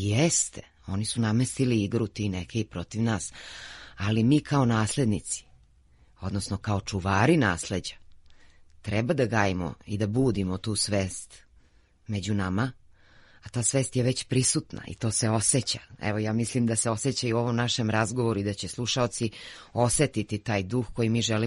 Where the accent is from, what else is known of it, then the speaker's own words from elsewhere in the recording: Lajkovac, Kolubara District, Serbia; ja dolazim iz Lajkovca, odakle i krenula Kolubarska bitka